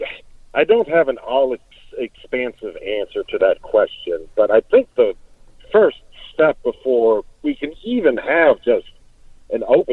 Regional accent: Texas, United States; as you noted, I'm from Texas. I mean, I'm in the quote-unquote ground zero of gun culture.

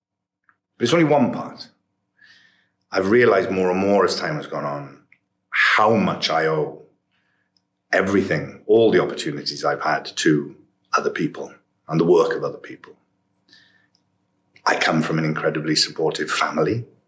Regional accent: Port Talbot, Wales, United Kingdom; myself, growing up in Port Talbot, it was knowing out there had been Richard Burton, and out there now was Anthony Hopkins, two people who came from the same town as me, who sounded like me a bit

